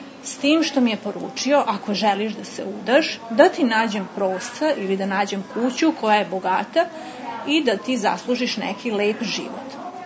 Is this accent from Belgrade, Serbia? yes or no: no; Novi Sad, Vojvodina, Serbia; dolazim iz Novog Sada.